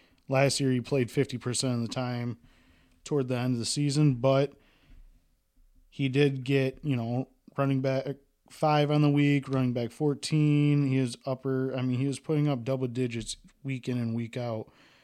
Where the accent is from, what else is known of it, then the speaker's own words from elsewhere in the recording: Wisconsin, United States; I know I'm a Green Bay fan, yes, and I'm from Wisconsin.